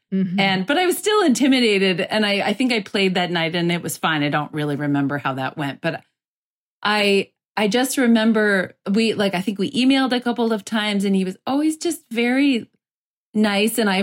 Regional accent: Dedham, Massachusetts, United States; also born or lived in New York City; I believe I was living in New York City when I started playing, even though I was from Dedham, Mass.

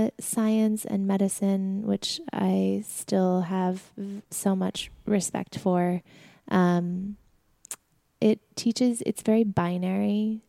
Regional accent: Sedona, Arizona, United States; We grew up in Sedona, Arizona.

